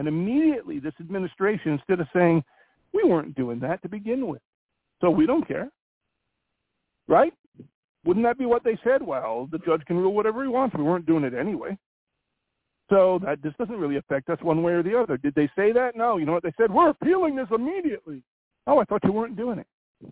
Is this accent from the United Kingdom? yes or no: no; Ireland; I'm Irish, so I'll say the Irish.